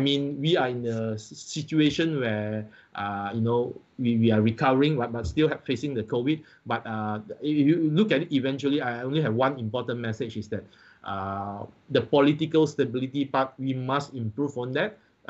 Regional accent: Malaysia; but personally, I still, as a Malaysian, I still have very much confidence in this country, and I think we will be back on the world stage again very soon.

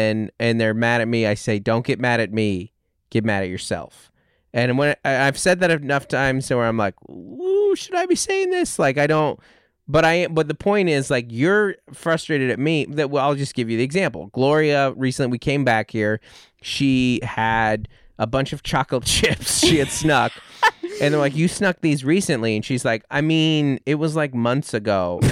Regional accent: Kodiak, Alaska, United States; I got a job offer in my hometown of Kodiak, Alaska

